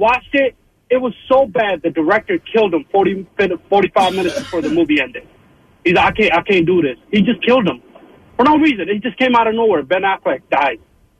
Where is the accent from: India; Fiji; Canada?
India; I'm from India.